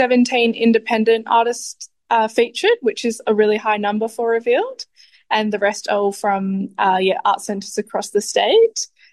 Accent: Margaret River, Western Australia, Australia; now in Perth, Australia; I'm a Whadjuk Ballardong woman, Noongar woman. I'm currently based in Borloo, Perth. I grew up in Margaret River, Woodchuck Billia, Wurundjeri country, and relocated to Perth to complete tertiary studies and continued living here since.

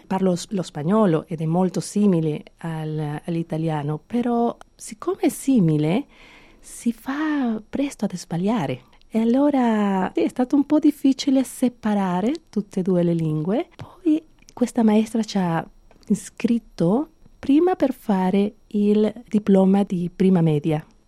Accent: Caracas, Capital District, Venezuela; Ah, io sono nata a Caracas.

